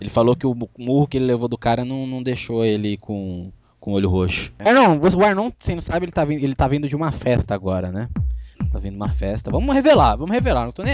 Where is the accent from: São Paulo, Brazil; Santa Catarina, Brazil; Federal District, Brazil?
São Paulo, Brazil; accent: paulista; also born or lived in Maranhão; Porque eu cheguei lá com meu sotaque diferente. Porque o pessoal falava que eu falava com R puxado, né?